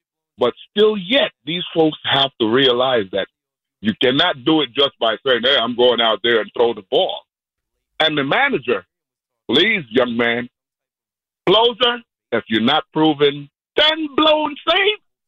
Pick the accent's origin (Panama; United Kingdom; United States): Panama; And I'm from Panama, so I know.